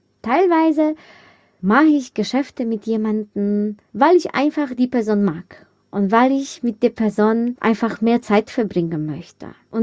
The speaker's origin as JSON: {"language": "German", "country": "Poland", "said": "Polen, mein Herkunftsland."}